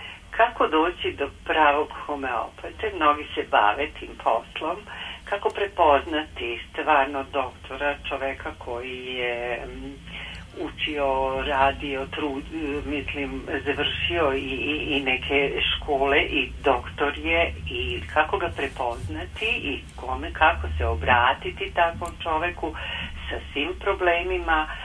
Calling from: Bela Crkva, Vojvodina, Serbia; iz Bele Crkve zovem

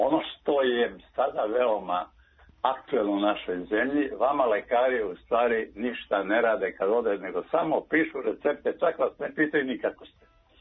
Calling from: Zemun, Belgrade, Serbia; Ja sam zove vas iz Zemuna.

